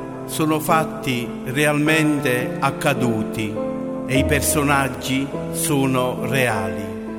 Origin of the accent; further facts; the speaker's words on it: Pozzilli, Molise, Italy; Il lavoro è tutto in dialetto del mio paese natio, Pozzilli, piccolo paese della provincia di Isernia nel Molise.